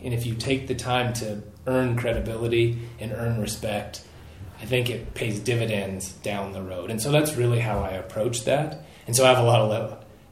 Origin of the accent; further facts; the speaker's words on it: South Dakota, United States; So, you know, I grew up in South Dakota, went to high school in South Dakota, but my mom's family's all from Wyoming.